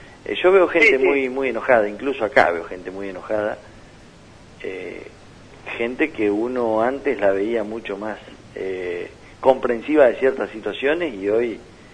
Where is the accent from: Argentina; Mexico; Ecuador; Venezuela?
Argentina; Somos argentinos.